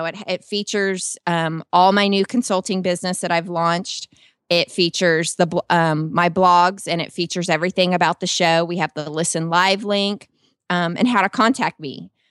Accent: Weatherford, Texas, United States; from Weatherford, Texas.

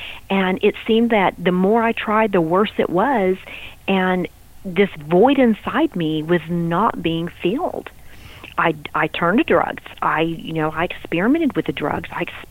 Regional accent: Texas, United States; You know, I was from West Texas, and that's, you know, pop your beer and sit on the back of your truck, and you know, that was kind of the way we did Friday nights, right?

